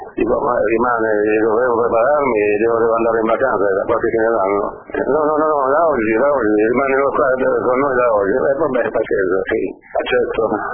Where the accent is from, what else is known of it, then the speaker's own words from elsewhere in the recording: Molise, Italy; now in Argentina; Io, come ben sapete, sono molisano dell'Alto Molise, un paesetto dell'Alto Molise, immigrai in Argentina prima mio padre nel 1950.